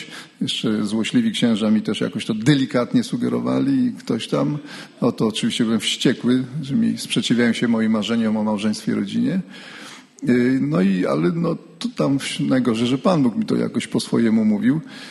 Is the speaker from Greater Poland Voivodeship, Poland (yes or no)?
no; Radom, Masovian Voivodeship, Poland; To moje rodzinne miasto Radom.